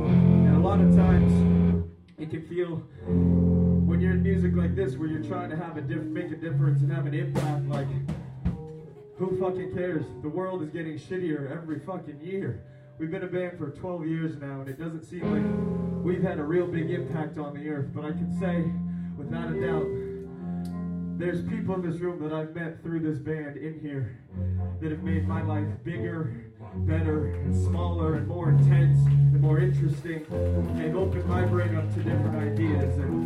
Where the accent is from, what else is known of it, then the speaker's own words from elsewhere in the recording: Simi Valley, California, United States; We're from Simi Valley.